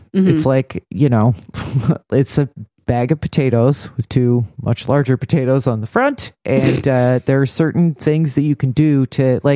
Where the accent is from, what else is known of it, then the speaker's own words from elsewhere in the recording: United States; I'm American.